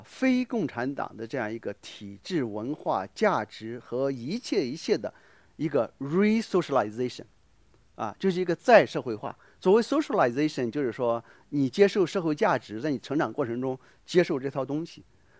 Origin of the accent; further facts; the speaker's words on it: Shandong, China; 几千年我们山东人手作孽的这个父权主义